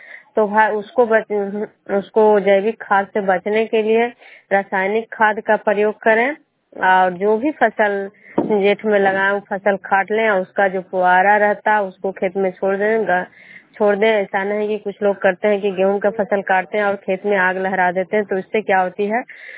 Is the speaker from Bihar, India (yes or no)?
yes; Nalanda, Bihar, India; मैं विष्णुपुर ग्राम खजुरा पंचायत नालंदा जिला नगर नवसा प्रखंड के निवासी हूँ।